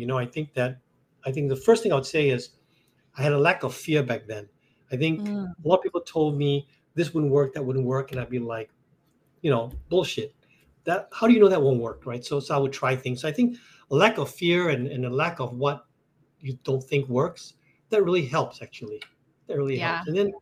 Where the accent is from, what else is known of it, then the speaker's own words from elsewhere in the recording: Singapore; out of college, I'm from Singapore.